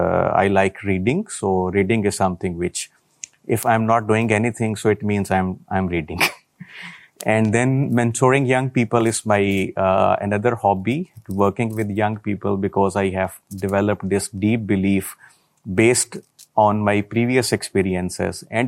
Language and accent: English; Pakistan; English is a second language; also born or lived in Finland; I'm from Pakistan. I came to Finland back in 2010 for my master's degrees in international business that I did from University of Turku.